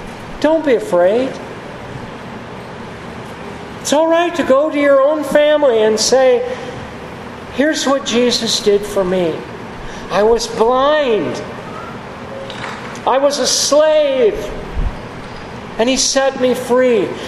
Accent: Iowa, United States; Several years ago, I had to make a trip back home to my hometown. You know, I've always said Iowa's a great state to be from, and about 1,000 miles is a good start.

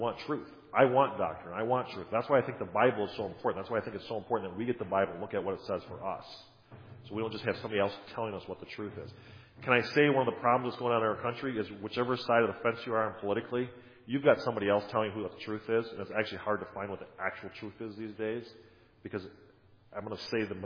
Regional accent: Wisconsin, United States; we're from Wisconsin. We're the land of the frozen chosen.

